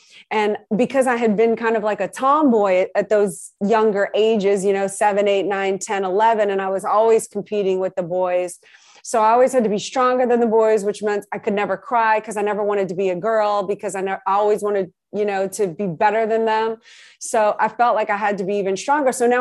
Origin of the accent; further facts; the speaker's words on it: New Orleans, Louisiana, United States; And I grew up in New Orleans.